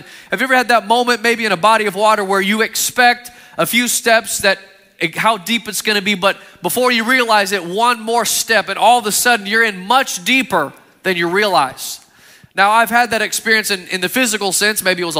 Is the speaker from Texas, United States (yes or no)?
yes; Austin, Texas, United States; when I was growing up in Austin, grew up in Texas, and north of Austin is a Georgetown